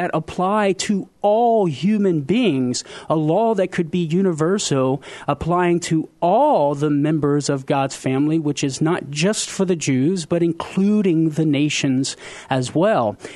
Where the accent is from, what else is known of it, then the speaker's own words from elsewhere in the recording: Louisiana, United States; because I am a Cajun from Louisiana.